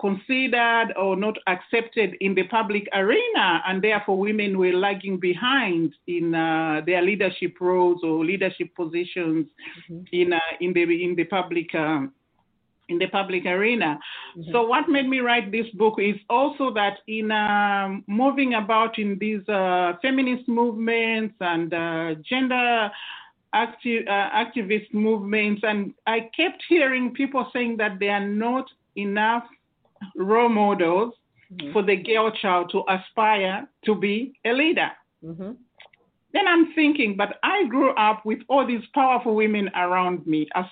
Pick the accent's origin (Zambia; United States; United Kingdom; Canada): Zambia; first of all, I come from Africa, from Zambia